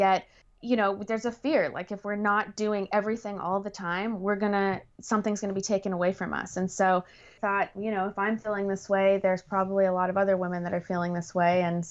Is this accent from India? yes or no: no; Canada; now in Los Angeles, United States; I'm Canadian, even though I live in LA.